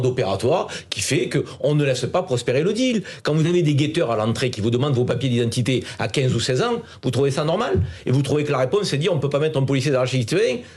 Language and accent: French; Avignon, Provence-Alpes-Côte d'Azur, France; moi je suis vauclusien, je suis né à Avignon.